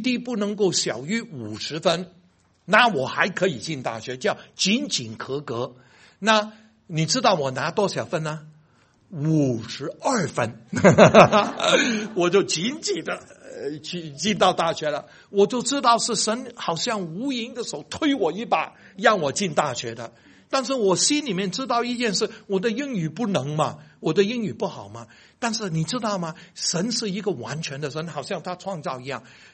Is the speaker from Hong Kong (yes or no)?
yes; Hong Kong; 我说不怕蚊子，我从香港来很多蚊子